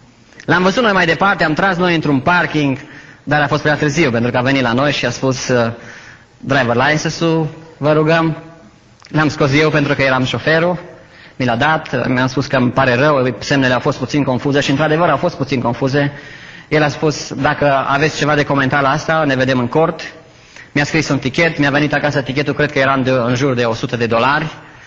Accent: Romania; Cei care am crescut în România, care am crescut măcar 20 de ani în România, cei care ați crescut la fel ca și mine

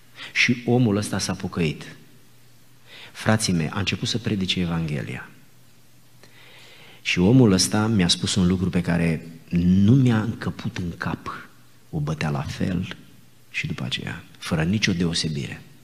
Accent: Romania; Chiar dacă suntem români

